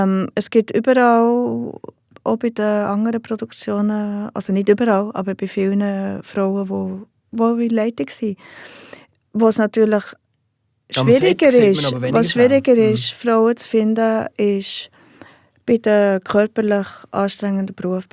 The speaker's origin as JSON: {"language": "German", "town": "Heiligenschwendi", "region": "Bern", "country": "Switzerland", "said": "also nicht nur ich komme aus Heiligenschwendi"}